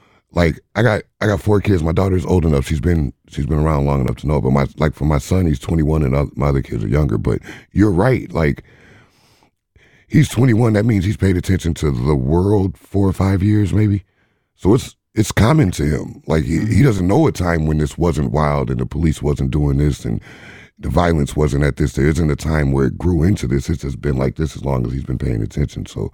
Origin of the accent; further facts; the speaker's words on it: Beloit, Wisconsin, United States; I'm from Beloit and this happened from Beloit.